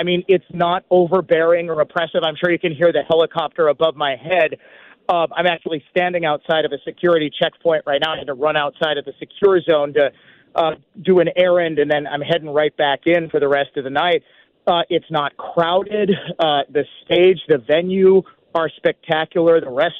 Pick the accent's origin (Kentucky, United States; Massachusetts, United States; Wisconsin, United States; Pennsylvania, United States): Wisconsin, United States; Milwaukee; I'm biased being from Milwaukee and living here pretty much my entire life.